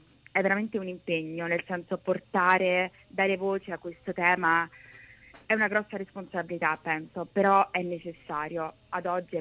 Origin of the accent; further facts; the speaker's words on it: Poland; io sono polacca